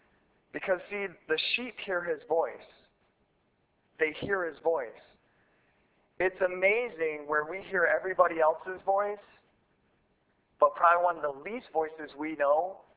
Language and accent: English; Wapakoneta, Ohio, United States; He was born and raised in Wapakoneta, Ohio, which is where I'm from. That's where my parents live.